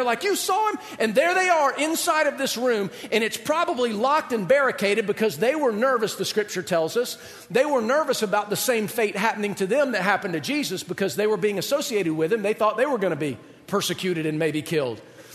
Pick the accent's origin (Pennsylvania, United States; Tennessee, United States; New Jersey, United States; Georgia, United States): Georgia, United States; Just remember, I'm from Georgia. An amen to me is like sick 'em to a bulldog.